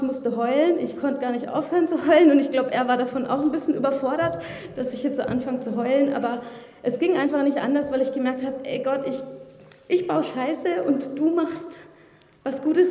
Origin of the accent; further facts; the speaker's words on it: Saxony, Germany; oh ja, du kommst auch aus Sachsen